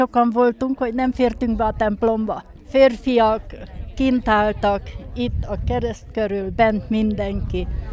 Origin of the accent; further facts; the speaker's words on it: Varjaš, Vojvodina, Serbia; Itt születtem, itt lakok, szüleim is itt laktak.